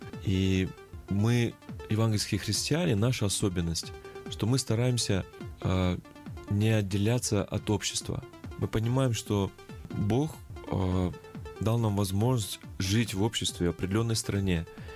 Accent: Kyrgyzstan; born there; Я родился в Кыргызстане и очень благодарен Богу, что я родился в такой прекрасной стране.

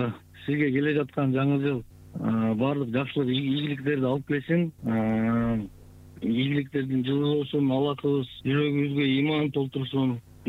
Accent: Bishkek, Kyrgyzstan; Өзүм Бишкектен болом.

